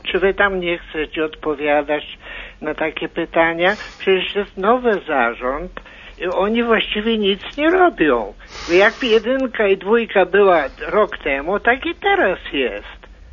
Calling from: Opole, Opole Voivodeship, Poland

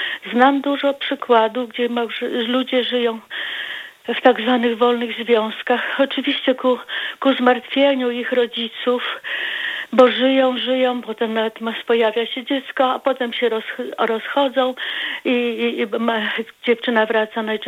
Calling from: Warmian-Masurian Voivodeship, Poland; Tak. Jestem z Warmii.

